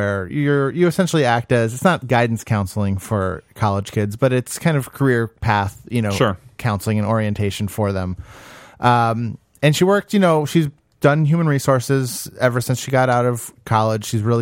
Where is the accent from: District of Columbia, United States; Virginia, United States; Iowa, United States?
Virginia, United States; now in Minnesota, United States; I'm from Virginia. If you had met me before I moved to Minnesota and became cultured